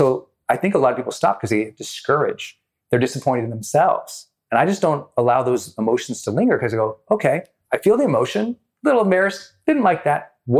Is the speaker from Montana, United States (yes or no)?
yes; Montana, United States; I never cared about starting small because I'm from Montana.